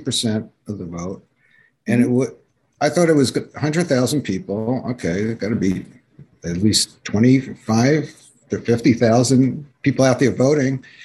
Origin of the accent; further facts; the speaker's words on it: New York, United States; My buddy said, you don't have to mention you're from New York, but the thing is, growing up in New York is Carnegie Hall